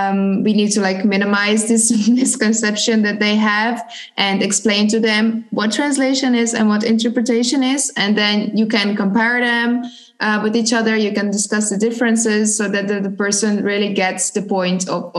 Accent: Croatia; first language Croatian; English is a second language; my native language is Croatian. So I really need to switch and to make differences in my pronunciation.

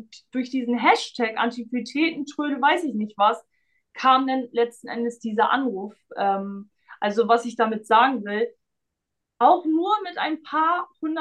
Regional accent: Barcelona, Catalonia, Spain; moved away as an adult; now in Germany; ich komme aus Barcelona, ich habe kein Geld, was soll ich denn da reinstellen?

